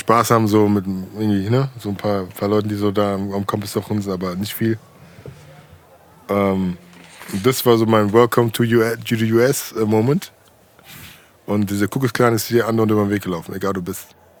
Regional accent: Frankfurt, Hesse, Germany; ich bin in Frankfurt aufgewachsen

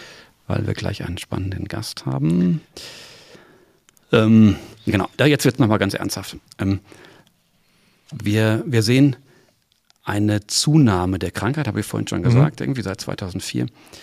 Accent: North Rhine-Westphalia, Germany; Und jetzt kommt leider in meine Heimat nach NRW.

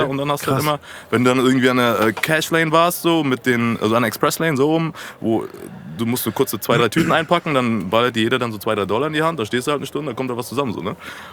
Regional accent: Mainz, Rhineland-Palatinate, Germany; born there; Nein, also ich bin in Mainz geboren. Afrikanische Wurzeln, mein Vater kommt ursprünglich aus Uganda

